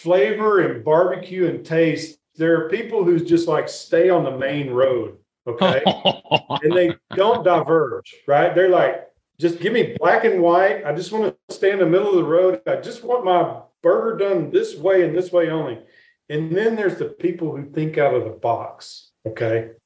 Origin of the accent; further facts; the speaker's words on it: Texas, United States; And I grew up in East Texas.